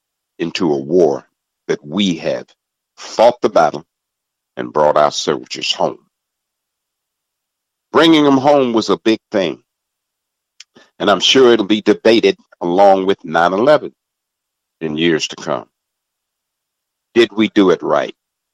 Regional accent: Huntsville, Alabama, United States; also born or lived in California, United States; Of course, I lived in California, so I had Fort Ord. And I was raised in Huntsville, Alabama, Redstone Arsenal.

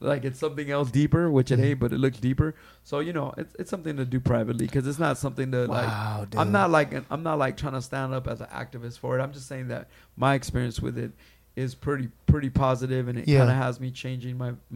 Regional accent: Los Angeles, California, United States; now in San Bernardino, United States; Yeah, I live in San Bernardino, But I grew up in the, you know, man, I grew up on La Brea, man.

